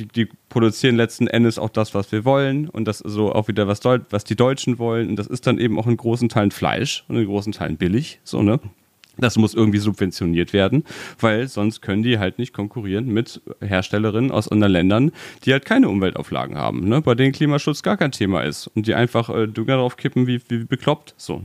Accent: Spain; Also ich bin in Spanien zum Teil aufgewachsen, habe eine sehr, sehr starke Spanienbindung

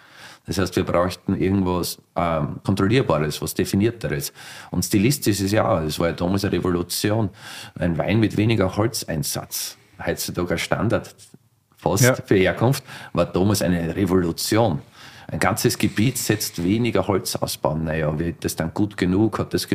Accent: Austria; bei uns in Österreich

